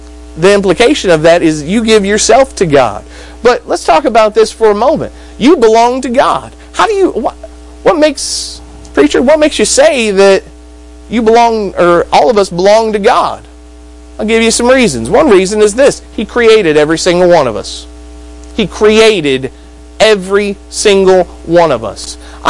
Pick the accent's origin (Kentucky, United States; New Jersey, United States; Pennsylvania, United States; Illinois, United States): Kentucky, United States; I'm from Kentucky, by the way.